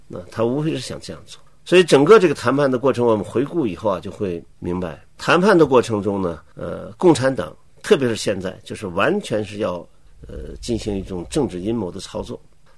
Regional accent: Tibet, China; 以为中共会恩赐给我们西藏人以自由和民主或者自治

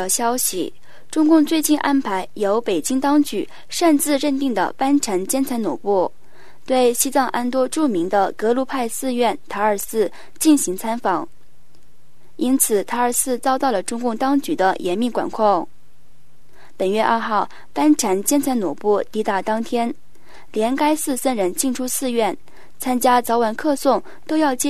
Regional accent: Vietnam; 我来自越南，

